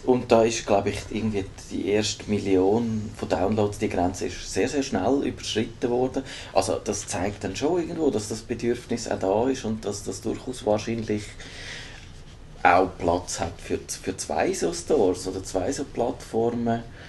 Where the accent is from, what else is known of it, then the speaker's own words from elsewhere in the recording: Switzerland; ich würde jetzt nicht als Schweizer Unternehmer damit anfangen